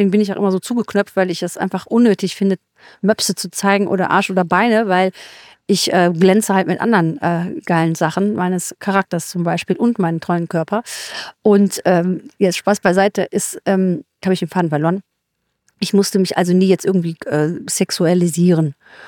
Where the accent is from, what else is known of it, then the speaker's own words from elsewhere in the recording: Solingen, North Rhine-Westphalia, Germany; ich komme aus Solingen. Ja, bei uns ist die Zunge ein bisschen lockerer.